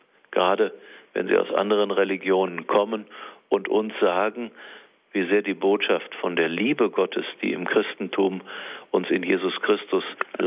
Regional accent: Dortmund, North Rhine-Westphalia, Germany; born there; als gebürtiger Dortmunder, der auch schon nicht mehr so eine dichte Kirchlichkeit in seiner Kindheit und Jugend kannte

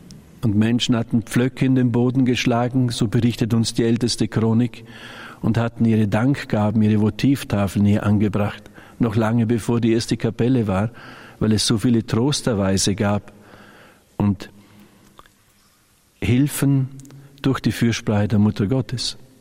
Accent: Balderschwang, Bavaria, Germany; Ich war vor einer Woche noch der Meinung, dass ich in Balderschwang Radioexerzitien halten werde in meiner Heimat.

